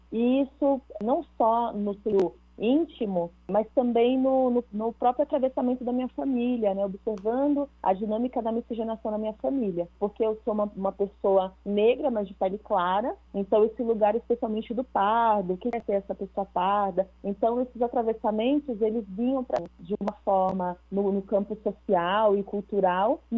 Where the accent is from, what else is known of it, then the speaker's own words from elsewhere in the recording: São Paulo, Brazil; Eu cresci, eu nasci em São Paulo, nasci, morei a maior parte da minha vida em São Paulo.